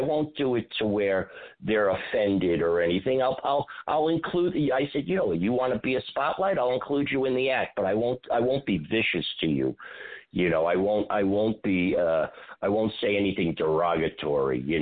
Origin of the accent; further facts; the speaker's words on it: New Jersey, United States; born there; also born or lived in New York; Well, believe it or not, I was born in New Jersey. And I spent time in New Jersey and I spent time in New York. So I'm kind of a mixed breed.